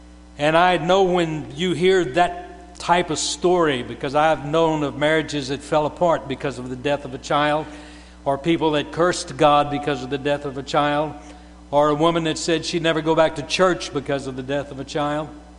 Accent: Louisiana, United States; born there; I was born in South Louisiana.

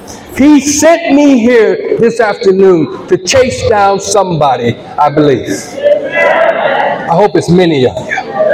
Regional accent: California, United States; Now, please don't call me Oibo just because I'm from California. I'm brown like you.

